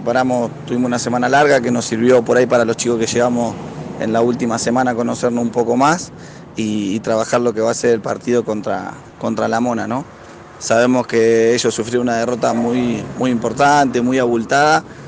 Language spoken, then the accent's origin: Spanish; La Plata, Buenos Aires Province, Argentina; Yo soy de La Plata, de Buenos Aires